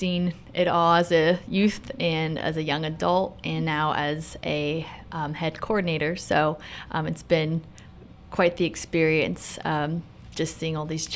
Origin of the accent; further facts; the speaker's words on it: Kokomo, Indiana, United States; So I'm also from Kokomo. I work at St. Patrick Parish, the second parish in Kokomo.